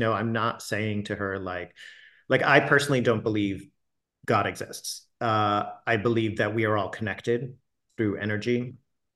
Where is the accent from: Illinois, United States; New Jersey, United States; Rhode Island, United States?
Rhode Island, United States; Pawtucket; born there; I was born in Pawtucket, Rhode Island, which is actually where I live currently. And never thought I would move back to my actual hometown.